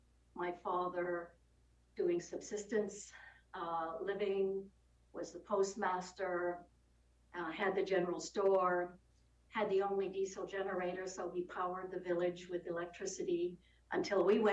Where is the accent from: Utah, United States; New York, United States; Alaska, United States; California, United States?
Alaska, United States; Anchorage; born there; I was born in Anchorage, Alaska in 1949, in the old Providence Hospital that stood on the corner of 9th and L Street.